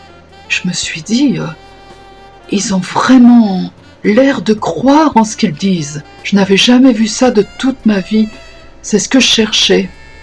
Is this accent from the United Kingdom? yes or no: no; Verdun, Grand Est, France; born there; now in Nancy, France; Je suis née à Verdun, la ville de la Grande Guerre. Et j'habite à Nancy, près de Nancy, au bord de la forêt, au bord de ma chapelle de verdure. Dans une maison entourée d'un grand jardin